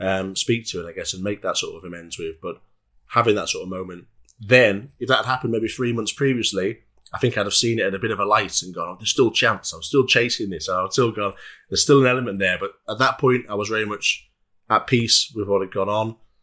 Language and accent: English; Carlisle, North West England, United Kingdom; I was in Carlisle at the time, at my hometown. I was walking down the high street.